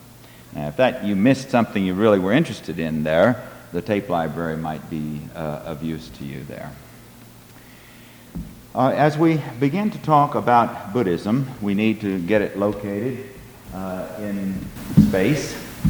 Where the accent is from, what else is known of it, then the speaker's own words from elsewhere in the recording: Valparaiso, Indiana, United States; I am from Valparaiso, Indiana, where I teach in the theology department at Valparaiso University